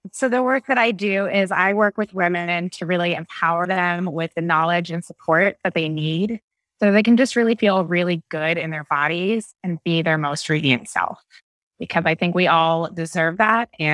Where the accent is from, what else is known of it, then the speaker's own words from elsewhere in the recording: Fredericksburg, Virginia, United States; also born or lived in Alexandria; Okay, so it all started in Virginia. I'm from the East Coast. Alexandria, Virginia is born. I grew up in a small town in Fredericksburg.